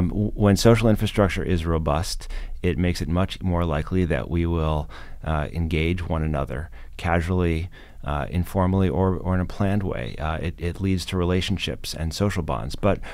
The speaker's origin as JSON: {"language": "English", "town": "Chicago", "region": "Illinois", "country": "United States", "tie": "born or raised there", "also_born_or_lived": "New York City", "said": "I grew up in Chicago. I lived in New York City for 20 years"}